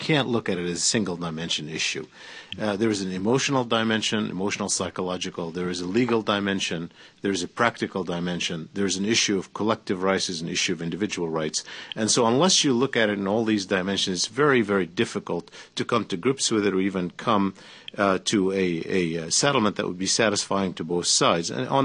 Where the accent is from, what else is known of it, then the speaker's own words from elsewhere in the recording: United States; I'm an American of Palestinian origin.